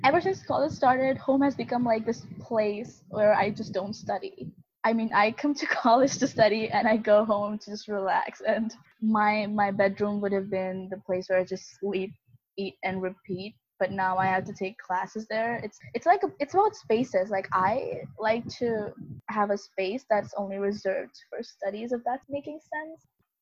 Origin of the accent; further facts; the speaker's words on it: India; And I am from India, so that would mean I'll be taking classes like at 3 a.m.